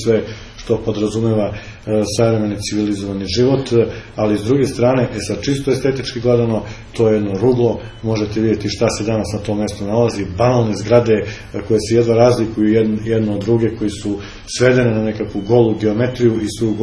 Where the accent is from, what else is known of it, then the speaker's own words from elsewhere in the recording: Kragujevac, Šumadija, Serbia; Evo, ja kao autentični Kragujevčanin kažem da je takva podela ordinarna glupost